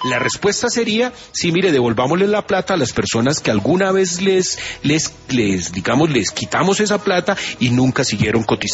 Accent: Colombia

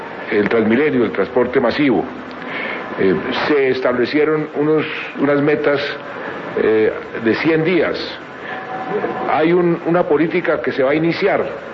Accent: Bogotá, Colombia; yo soy bogotano

